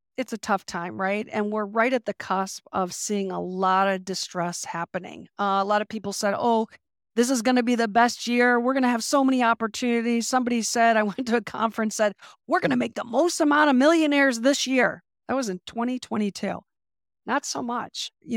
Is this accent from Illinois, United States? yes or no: yes; Chicago, Illinois, United States; now in San Diego, United States; So originally I'm from Chicago. I live in San Diego now. Been around back and forth, back to Chicago, back to California.